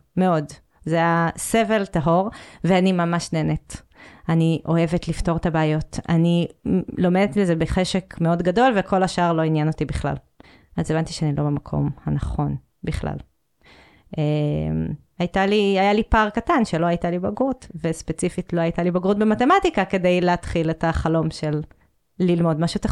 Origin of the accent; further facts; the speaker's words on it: Yeruham, Southern District, Israel; אז אני באה מירוחם, שזה מפתיע, אין הרבה אנשים מירוחם.